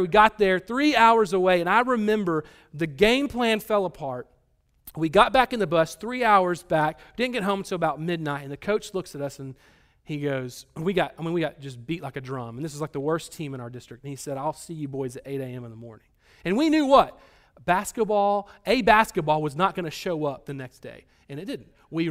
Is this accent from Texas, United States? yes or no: yes; Texas, United States; And we're from Texas, and no one wants to go see the basketball team play anyways because it's all about football in Texas.